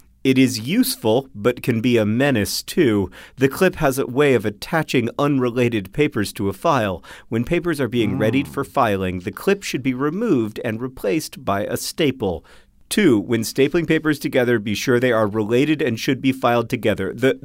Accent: Poland; Also, shout out to Skemiweis, my hometown in Poland.

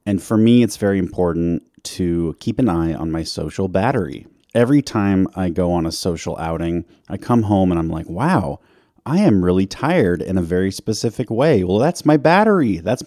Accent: United States; now in Pacific Northwest, United States; Do you think you and I are sort of like doubly Western centric because we're American and we live in the Pacific Northwest?

